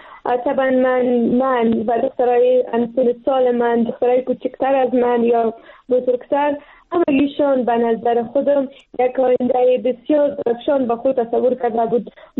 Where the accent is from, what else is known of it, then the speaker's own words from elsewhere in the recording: Afghanistan; ما پشتون هستیم و یا افغان هستیم